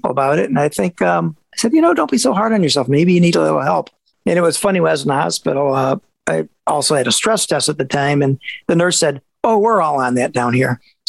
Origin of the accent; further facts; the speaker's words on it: Detroit, Michigan, United States; We tried to get that vibe, and we are from Detroit.